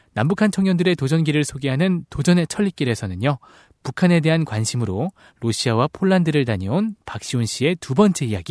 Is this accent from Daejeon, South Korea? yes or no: no; Seoul, South Korea; 저는 따뜻한 서울 남자